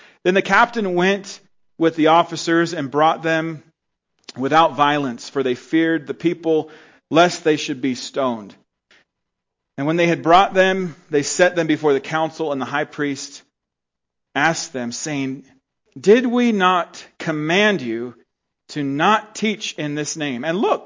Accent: Mammoth, California, United States; in the growing up in Mammoth, we used to worry about earthquakes all the time, and we do earthquake drills, and you know, worry about volcano.

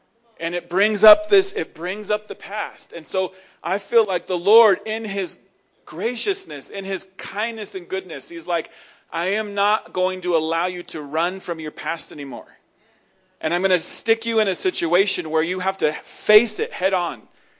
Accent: Mammoth Lakes, California, United States; Because I grew up in Mammoth.

